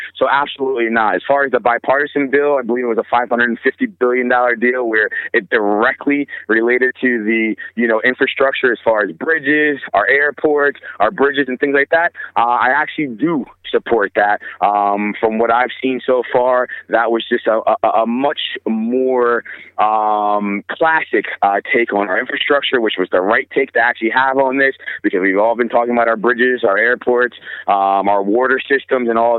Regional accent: New Jersey, United States; but we're from Jersey. So we just go, man.

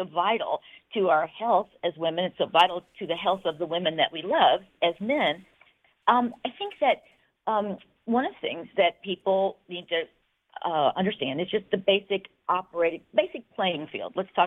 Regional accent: Missouri, United States; Oh, well, I hail from Missouri originally, and that's where I trained, and then did my residency in Kentucky, in Louisville.

